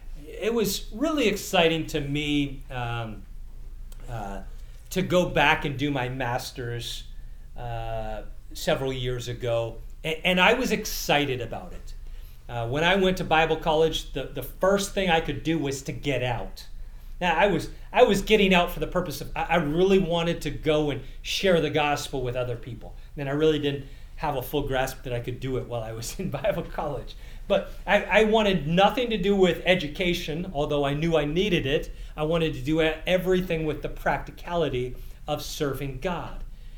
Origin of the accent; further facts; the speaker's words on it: Canada; I grew up in Canada.